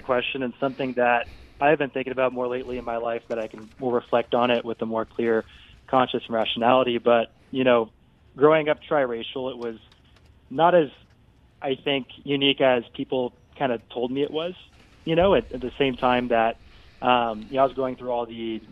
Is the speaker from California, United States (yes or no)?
yes; San Diego, California, United States; I needed proof more so then than I ever did in my life growing up in San Diego.